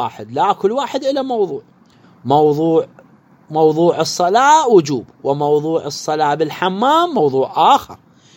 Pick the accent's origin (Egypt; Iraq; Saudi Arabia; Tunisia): Iraq; يستعملوا عندنا بالعراق بكثرة.